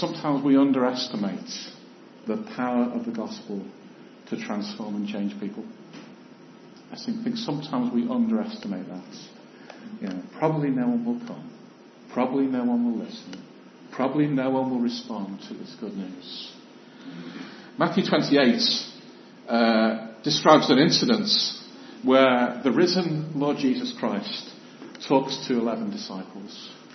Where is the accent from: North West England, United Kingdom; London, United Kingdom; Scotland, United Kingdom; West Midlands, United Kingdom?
North West England, United Kingdom; Chester; I come from Chester originally, so I'm from this sort of area.